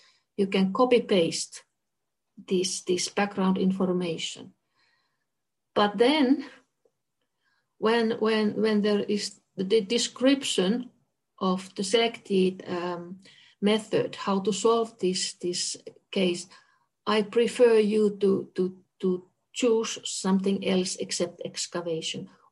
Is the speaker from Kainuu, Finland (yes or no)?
yes; Kainuu, Finland; I'm coming from Kainuu, very, very few cases, old cases, boring cases.